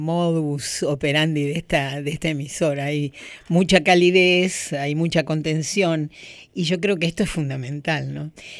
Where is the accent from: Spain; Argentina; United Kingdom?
Argentina; Buenos Aires; Yo sí soy porteña. Yo amo el tango por porteña.